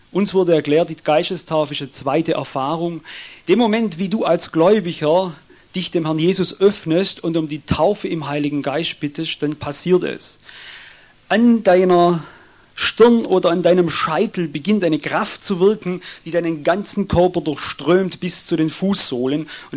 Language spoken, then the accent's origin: German; Tailfingen, Baden-Württemberg, Germany; ich komme aus Tailfingen, aus Albstadt.